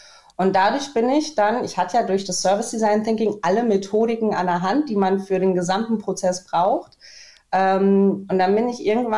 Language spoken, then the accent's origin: German; North Rhine-Westphalia, Germany; born there; Ich bin, eigentlich bin ich gebürtige Sauerländerin, aber vom Herzen definitiv norddeutsch.